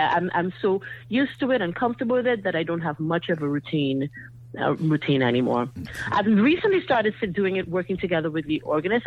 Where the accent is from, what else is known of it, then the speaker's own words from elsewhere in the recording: Trinidad & Tobago; now in United States; You know, I came here from Trinidad. And, mm-hmm. you know, I planted my roots here. I fell in love with this country.